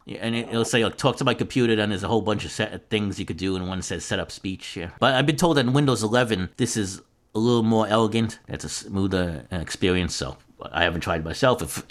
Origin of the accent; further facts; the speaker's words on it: Bronx, New York, United States; accent: Bronx; I mean, and this is true a little bit with my Bronx accent, that some things it kind of likes better than others.